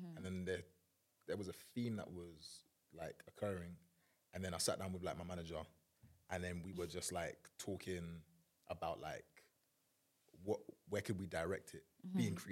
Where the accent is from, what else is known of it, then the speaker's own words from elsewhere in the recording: London, United Kingdom; I'm here in London as a Ghanaian kid, but I don't feel like this is home.